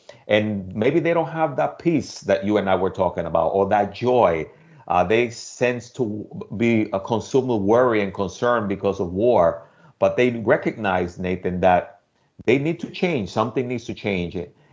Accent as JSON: {"language": "English", "country": "Dominican Republic", "said": "And I'm from the Dominican Republic, Nathan, and we always kind of sat under mango trees, not fig trees."}